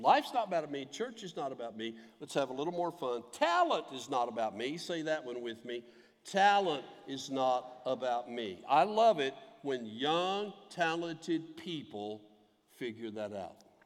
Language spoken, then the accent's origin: English; Dallas, Texas, United States; also born or lived in South Florida, United States; now in Kansas City, United States; I grew up in around the Dallas area, so I've been a Cowboy fan for life. I spent 21 years in South Florida.